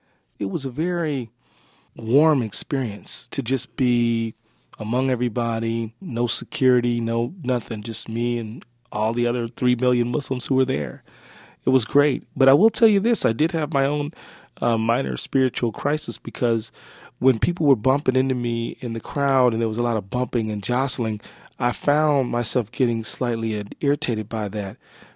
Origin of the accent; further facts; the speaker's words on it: Midwest, United States; Yeah, I'm from the Midwest, where there's plenty of space out here.